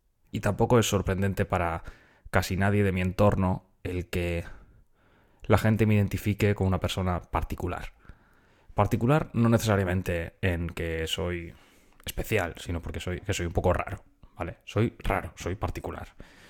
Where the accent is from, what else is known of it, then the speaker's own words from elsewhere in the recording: Spain; accent: Spanish; yo me hablo en inglés con bastante naturalidad. O sea, sí que se nota, tengo mucho acento español